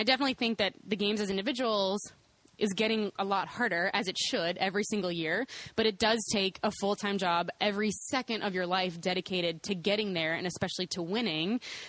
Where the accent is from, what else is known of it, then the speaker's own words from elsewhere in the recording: Louisville, Kentucky, United States; I mean, I'm from Louisville, so I'm definitely from Louisville, Kentucky. So I'm from a much bigger city.